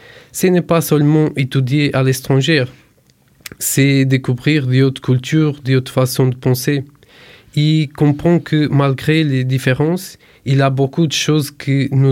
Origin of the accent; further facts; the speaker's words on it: Braga, Norte, Portugal; moved away as an adult; now in France; je suis originaire de la ville de Braga au nord-est de Portugal. J'ai 30 ans et je vis à La Roche-Tuillon depuis 12 ans.